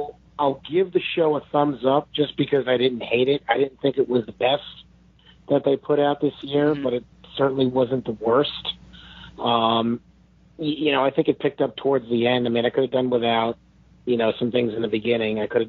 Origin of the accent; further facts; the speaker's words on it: Farmingdale, New York, United States; from Farmingdale, New York, although tonight, Palm Beach, Florida.